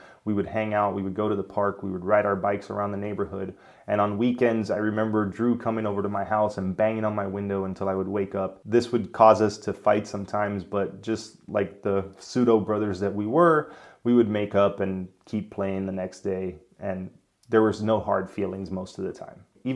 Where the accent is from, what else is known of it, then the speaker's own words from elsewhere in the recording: Miami, Florida, United States; I'm Cuban. I grew up in Miami. Most of the kids I went to school with were either Spanish or Black